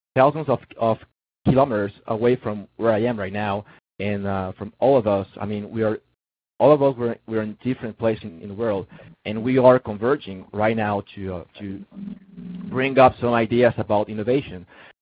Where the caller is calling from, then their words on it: Tamaulipas, Mexico; I'm calling from Mexico, Tamaulipas.